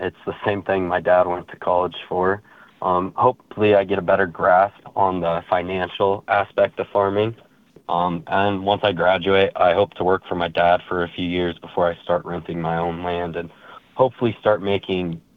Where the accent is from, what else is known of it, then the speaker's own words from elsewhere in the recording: McCook, Nebraska, United States; I came from McCook, Nebraska. I grew up on a family farm where we produce seed wheat every year, along with raising cows and producing other staple crops in Nebraska.